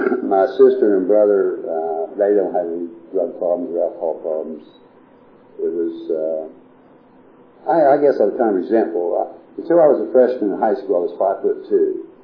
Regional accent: West Virginia, United States; You know, I was raised in West Virginia.

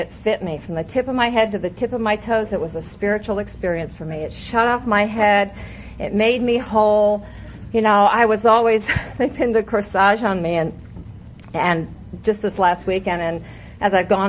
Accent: Iowa, United States; born there; I was born in Iowa, and that was my first resentment

